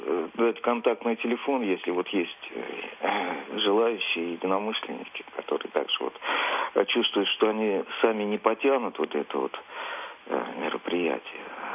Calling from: Moscow, Russia; Я из Москвы.

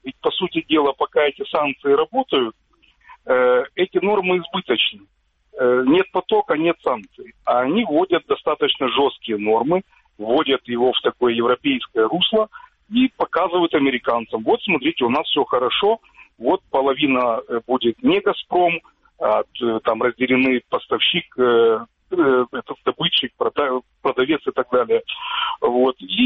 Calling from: Kyiv, Kyiv City, Ukraine

